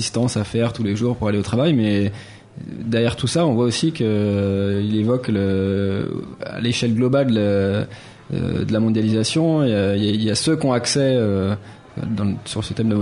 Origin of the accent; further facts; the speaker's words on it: Nantes, Pays de la Loire, France; En tant que Nantais